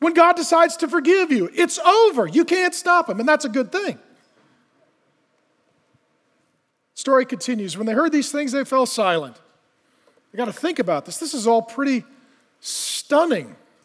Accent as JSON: {"language": "English", "country": "Ireland", "said": "Being Irish is not my thing. It's just part of my tradition. It's something that I inherited, but it's not a big thing to me."}